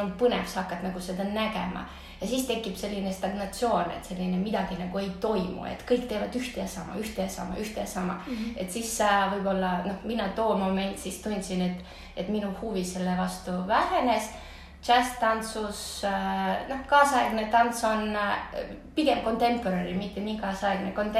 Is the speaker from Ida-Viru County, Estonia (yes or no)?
yes; Kohtla-Järve, Ida-Viru County, Estonia; moved away as an adult; now in Tallinn, Estonia; kuni keskkooli lõppuni ma siis olen Kohtla-Järvelt pärit ja keskkooli lõppuni ma tantsisin siis seal ja hakkasin pärast Tallinnas, kui ma ülikooli juba sattusin